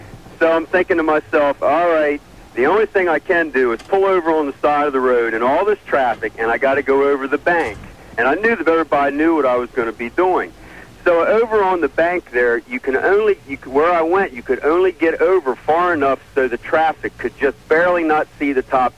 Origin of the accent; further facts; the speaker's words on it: Baltimore, Maryland, United States; Okay, listen. I'm from Baltimore, right? I'm coming around the Beltway.